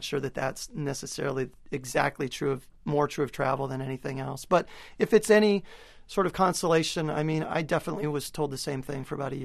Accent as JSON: {"language": "English", "region": "Alaska", "country": "United States", "tie": "born or raised there", "said": "I grew up in Alaska"}